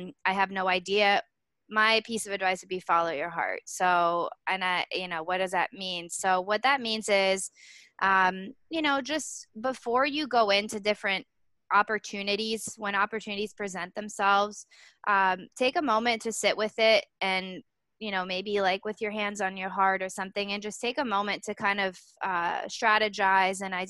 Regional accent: France; English is a second language; So Marcus came from Spain, I came from France. We didn't really speak English well. I spoke no English.

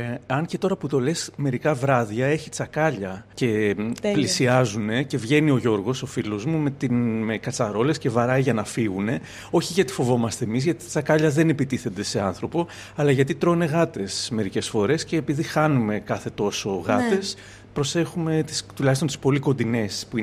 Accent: Thessaloniki, Central Macedonia, Greece; είμαι δημοσιογράφος, είμαι από τη Θεσσαλονίκη, δουλεύω στη Lifeo.

